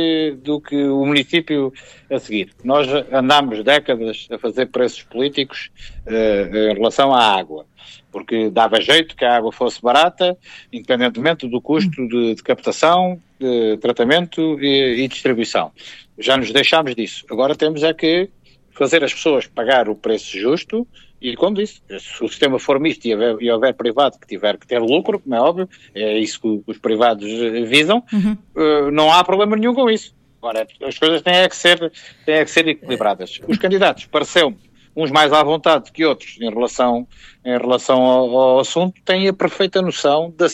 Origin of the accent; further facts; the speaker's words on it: Salvaterra de Magos, Santarém, Portugal; Eu sou de Salvaterra de Magos